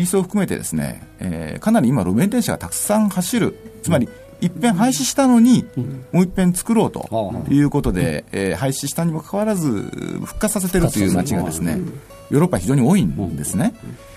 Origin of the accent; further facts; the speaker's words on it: Nagasaki, Japan; born there; 九州長崎の生まれでして、